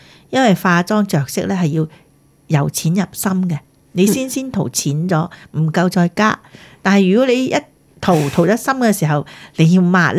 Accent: China; 尤其是我哋中国人啦，有好多咧面型咧系比较圆嘅

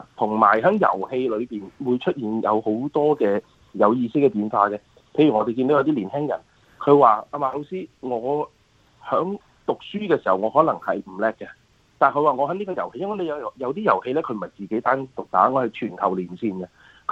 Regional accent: China; 尤其係有我哋中國人家庭嘅一個特色嘅

